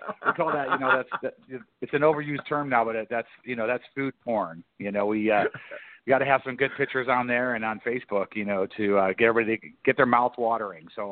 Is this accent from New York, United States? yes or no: yes; Buffalo, New York, United States; I grew up in the Buffalo area. I was born in Buffalo, downtown Buffalo, and then moved out to the suburbs, you know, as we got, you know, through up to high school.